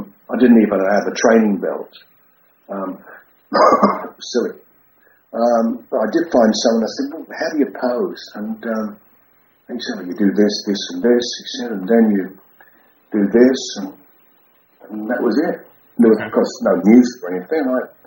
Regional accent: England, United Kingdom; born there; No, I was born in England.

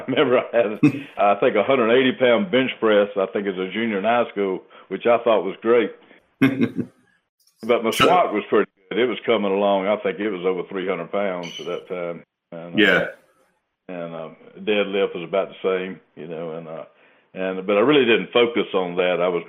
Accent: Rock Hill, South Carolina, United States; now in Columbia, United States; Oh, Rock Hill, South Carolina.

